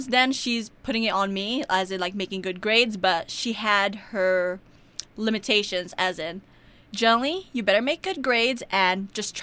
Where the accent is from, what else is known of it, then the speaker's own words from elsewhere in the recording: Kenai, Alaska, United States; And it's in Kenai because that's my hometown.